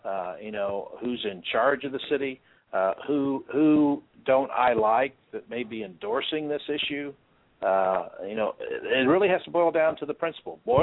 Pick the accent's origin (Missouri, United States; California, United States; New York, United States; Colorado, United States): Missouri, United States; Piedmont; You know, I grew up in Piedmont down in southeast Missouri, a town of 1900.